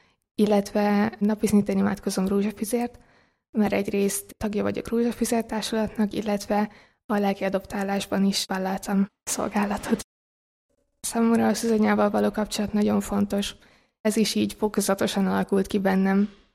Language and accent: Hungarian; Kaposvár, Somogy, Hungary; born there; now in Budapest, Hungary